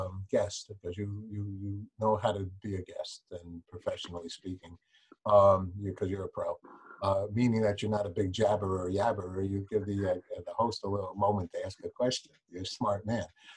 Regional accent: New York City, New York, United States; except for my hometown, New York, because we don't do what anybody else ever does because we're New Yorkers.

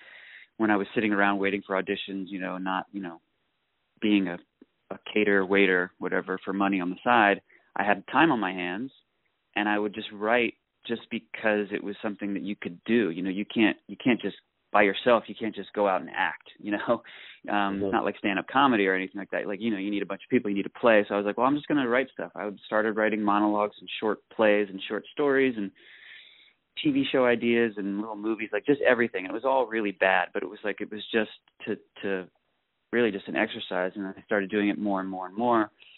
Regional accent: Columbia, Maryland, United States; I'm from Columbia, Maryland, which is a sort of a small little suburb between Baltimore and D.C. I grew up there

